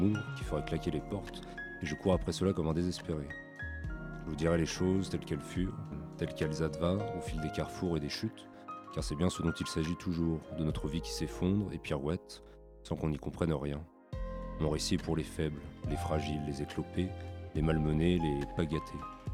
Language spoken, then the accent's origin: French; Paris, Île-de-France, France; J'ai un nom bulgaro-canadien, fait de deux blocs dignes de la guerre froide … J'ai grandi à Paris